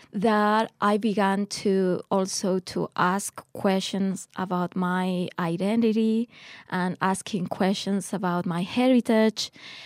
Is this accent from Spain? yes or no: yes; Ceuta, Spain; born there; English is a second language; I was born in Ceuta, at the top north of Africa, you know, a small city where the four religions live in a peaceful way.